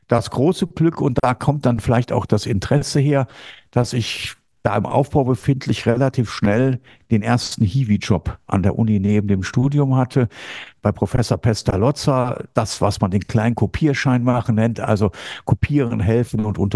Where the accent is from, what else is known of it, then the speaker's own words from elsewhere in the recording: Dormagen, North Rhine-Westphalia, Germany; Ich bin in Dormagen aufgewachsen.